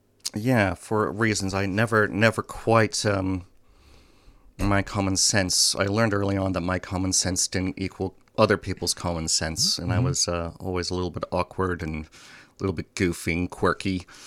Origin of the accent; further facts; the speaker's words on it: Ontario, Canada; I was born and raised in Canada in a town about the size of Geelong, about an hour south of Toronto.